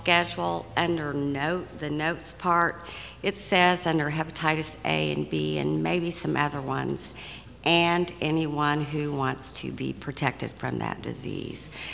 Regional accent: Oklahoma, United States; from Oklahoma, Tulsa Area Immunization Coalition.

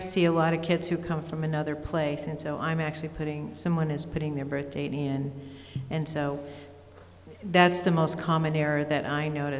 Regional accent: Tacoma, Washington, United States; from Tacoma, Washington.

